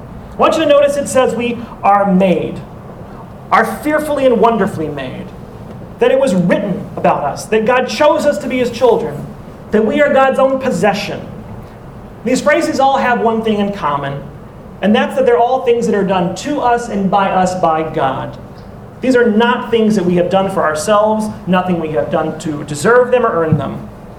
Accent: Louisiana, United States; You know, when I grew up in Louisiana, you guys have heard me mention I had two older brothers, Michael and Mark.

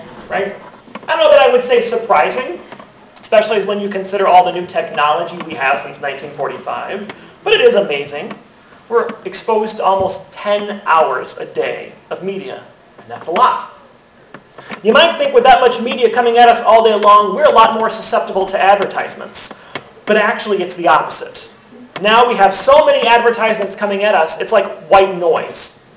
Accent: Alexandria, Louisiana, United States; I grew up in Alexandria, Louisiana.

